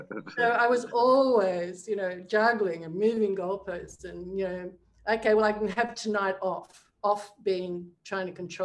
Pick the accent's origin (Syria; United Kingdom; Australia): Australia; Albury, New South Wales; back to my hometown at 44 with the drinking problem.